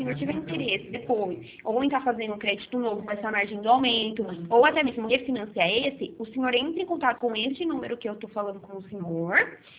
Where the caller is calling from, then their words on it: Araras, São Paulo, Brazil; eu falo da cidade de Araras